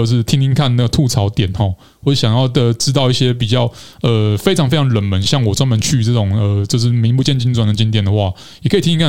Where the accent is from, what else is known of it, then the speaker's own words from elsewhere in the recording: Taiwan; 平常都很汗颜的说我是台湾人，可是我应该也要好好走一走台湾